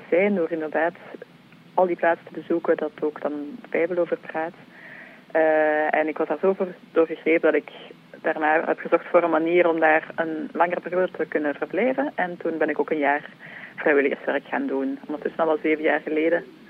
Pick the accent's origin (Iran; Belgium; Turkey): Belgium; Leuven, Flemish Brabant; ik ben van Leuven afkomstig. Ik ben verpleegkundige en ja, ik ben actief bij ons in de parochie in Leuven en Sint-Quintens.